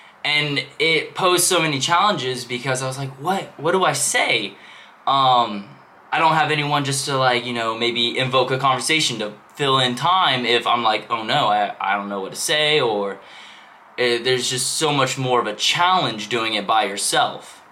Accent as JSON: {"language": "English", "town": "Portsmouth", "region": "Virginia", "country": "United States", "tie": "born there", "said": "I was born on June 1st, 1997 in Virginia at the Naval Hospital of Portsmouth."}